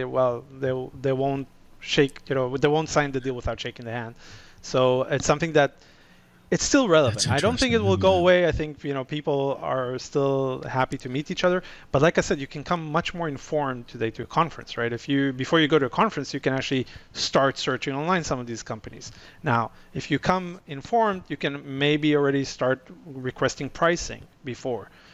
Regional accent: California, United States; I'm from California. Sorry, I might have some surfing analogies.

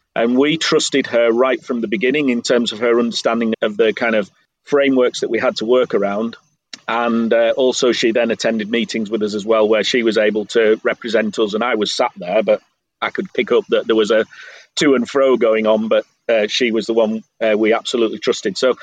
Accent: England, United Kingdom; I'm English.

